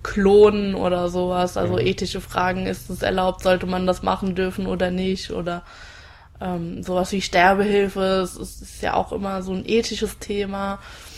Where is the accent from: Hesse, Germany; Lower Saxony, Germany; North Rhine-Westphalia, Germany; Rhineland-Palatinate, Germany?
Rhineland-Palatinate, Germany; Ingelheim; also born or lived in Bingen; Wo ich herkomme, ich würde jetzt eigentlich mal sagen, ich komme aus Ingelheim. Auch wenn ich mein halbes Leben in Bingen verbracht habe, weil meine Eltern dorthin umgezogen sind, ist es dennoch so, dass meine ganze Familie in Ingelheim noch wohnt